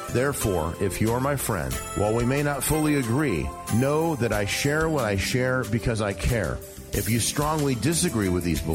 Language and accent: English; California, United States; because we're both from California, and I was 18 years in Central Valley, so I'm kind of familiar with that area.